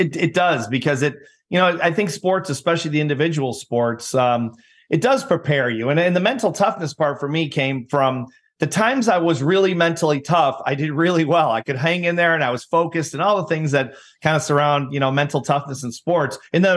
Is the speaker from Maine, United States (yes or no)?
no; Elk Grove, Illinois, United States; I grew up in Elk Grove, which is just a middle class, you know, northwest suburb of Chicago. But so that's not a rich town.